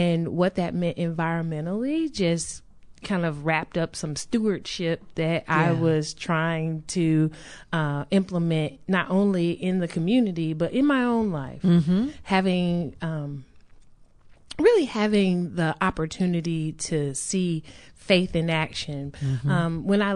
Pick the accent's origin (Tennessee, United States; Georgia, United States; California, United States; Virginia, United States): Tennessee, United States; Memphis; Well, yes, I am originally from Memphis, and faith played a huge role in growing up in Memphis.